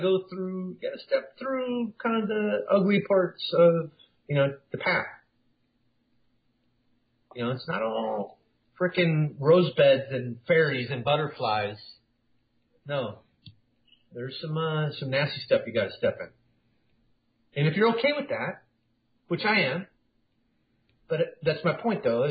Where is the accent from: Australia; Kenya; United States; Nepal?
United States; Because why? I'm an American. I would rather have the whole world be Americans.